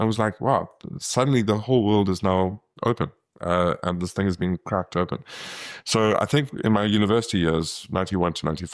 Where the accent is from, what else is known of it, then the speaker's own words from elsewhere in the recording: Kimberley, Northern Cape, South Africa; So yeah, I grew up in Kimberley, and I stayed in small town South Africa for most of my life.